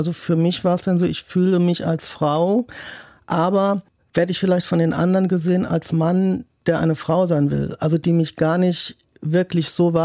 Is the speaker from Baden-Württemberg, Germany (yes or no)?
no; Saarland, Germany; moved away as an adult; now in Cologne, Germany; Ich komme aus der Nähe von Saarbrücken, also eher einer so 50.000 Einwohner kleineren Stadt. Und da ist es mir dann auch irgendwie zu eng geworden. Da habe ich gemerkt, ich bin dann nach Köln gezogen, Anfang der 90er